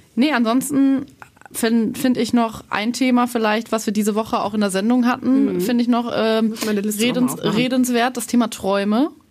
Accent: Warendorf, North Rhine-Westphalia, Germany; Das war bei uns in Warendorf, war das Modehaus Ebbers. Das gibt es auch nach wie vor, hat sich nur verkleinert, sagen wir es mal so.

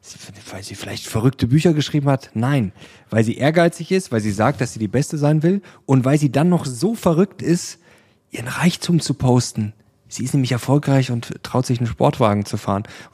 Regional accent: East Germany, Germany; zum Beispiel bei uns in Ostdeutschland, ist ja auch ein Riesenproblem, da gehen ja auch sehr viele Leute weg.

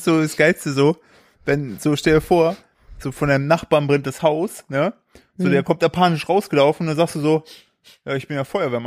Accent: East Germany, Germany; Bei uns im Osten war das ja nicht, in der Schule hast du ja nur evangelisches Religion gehabt.

